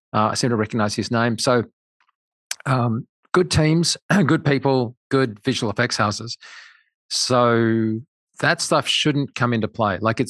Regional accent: New South Wales, Australia; my home state is like as big as most of Europe. But anyway, yeah, so in the dirt and dusk and stuff of Western New South Wales.

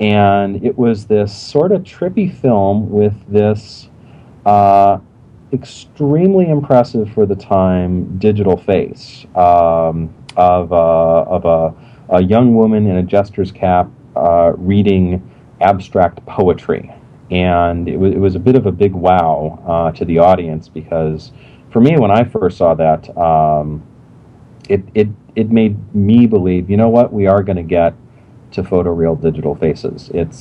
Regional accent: Illinois, United States; We were both from slightly out of state. He was from Wisconsin and I was from Illinois, and we were both paying about five times as much tuition as anyone else around there.

